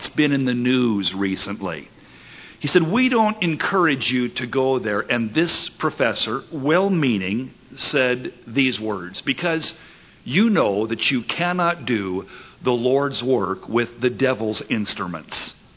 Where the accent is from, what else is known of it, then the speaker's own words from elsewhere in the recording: San Jose, California, United States; But I grew up in California. I was raised in San Jose, and I came down to Southern California after I finished high school to attend Biola University.